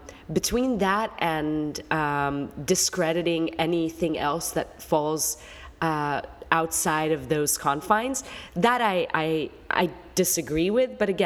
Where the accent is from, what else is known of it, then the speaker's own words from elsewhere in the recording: Israel; now in New York City, United States; I'm Israeli. I moved to New York City 13 years ago.